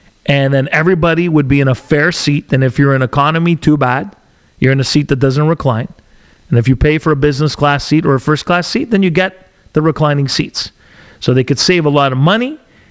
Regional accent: Montreal, Quebec, Canada; And, you know, I'm from Montreal too, and you're not going to pull a quick one over me. It's like, I'm like one of you, and we're good, okay?

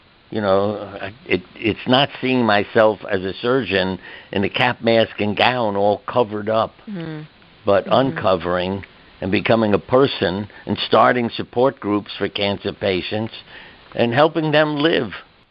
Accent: New York, United States; I grew up in New York, which I think was a good education also, with all the people, races, religions, everybody and everything. Everybody on our street was family.

